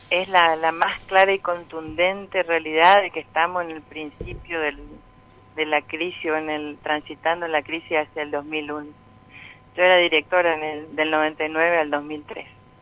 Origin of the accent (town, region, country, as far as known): Argentina